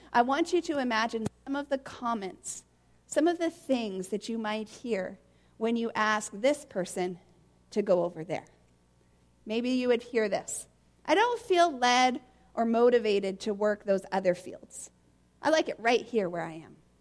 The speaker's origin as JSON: {"language": "English", "town": "Yakima", "region": "Washington", "country": "United States", "tie": "born or raised there", "moved": "as an adult", "lives_now": "Canada", "said": "But I grew up actually in Yakima, Washington in the United States. I am an American who loves Canada."}